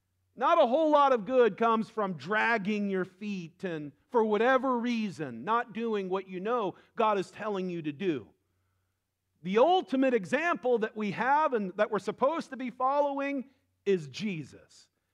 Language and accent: English; United States; typically I don't have to tell anybody that I'm American. They just know.